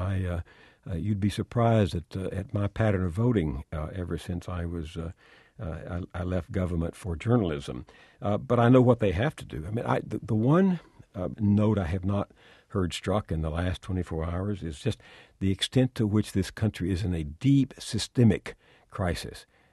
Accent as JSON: {"language": "English", "region": "the South", "country": "United States", "tie": "born or raised there", "said": "when I was a boy growing up in the South"}